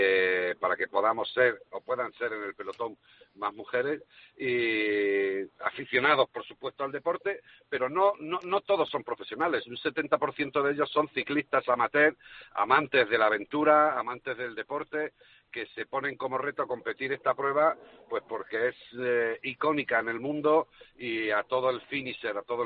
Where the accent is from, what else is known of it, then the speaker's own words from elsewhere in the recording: Granada, Andalusia, Spain; En primer lugar, yo soy de Granada.